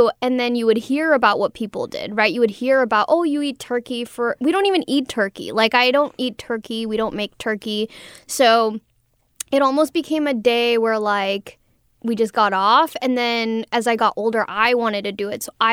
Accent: Canada; born there; So I was born in Canada because that's where they had to relocate in order to be together.

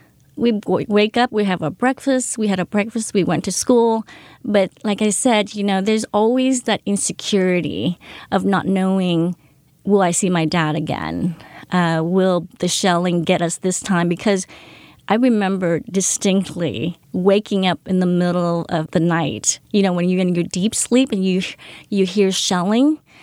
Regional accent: Da Nang, Vietnam; also born or lived in Nha Trang; I was born in Nha Trang. It's a coastal town of South Vietnam. We moved to Da Nang when I was four.

